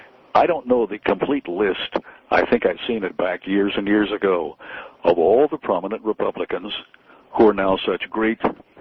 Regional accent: United States; moved away as an adult; now in Vancouver, Canada; I'm an American living north of the border after retirement.

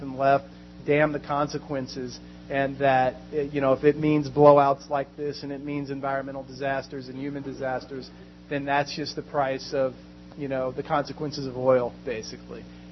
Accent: Houston, Texas, United States; I'm from Houston originally, and I spent a lot of my youth down in Galveston

